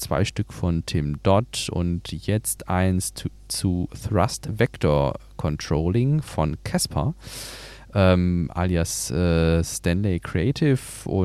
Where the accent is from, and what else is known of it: North Rhine-Westphalia, Germany